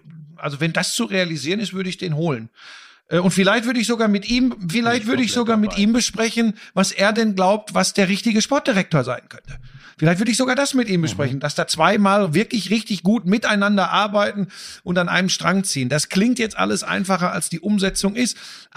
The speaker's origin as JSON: {"language": "German", "town": "Bottrop", "region": "North Rhine-Westphalia", "country": "Germany", "tie": "born or raised there", "said": "ich bin im Ruhrgebiet aufgewachsen. Ich komme aus Bottrop, ja, Gladbeck, Bottrop, das ist alles nah dran an Gelsenkirchen."}